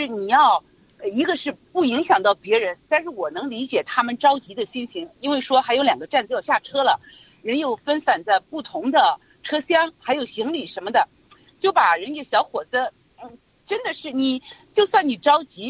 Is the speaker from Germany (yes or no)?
no; China; 我们就是中国人从小受到的教育就是尊老爱幼。